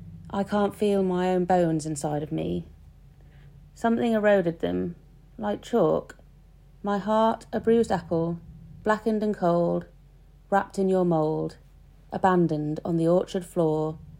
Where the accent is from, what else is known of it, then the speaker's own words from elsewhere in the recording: Norwich, East of England, United Kingdom; and I'm from Norwich.